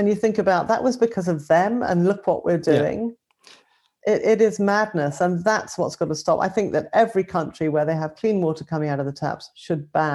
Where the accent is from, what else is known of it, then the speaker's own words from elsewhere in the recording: Singapore; moved away; when I was young, we grew up in Singapore before Singapore became as clinically clean as it is these days.